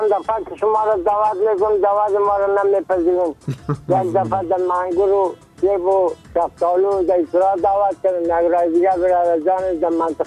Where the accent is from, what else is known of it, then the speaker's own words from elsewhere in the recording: Dasht-e Safid, Bamyan, Afghanistan; قریه ما دشت سفید، ولسوالی ما کامل، ولایت ما بامیان. یعنی خودم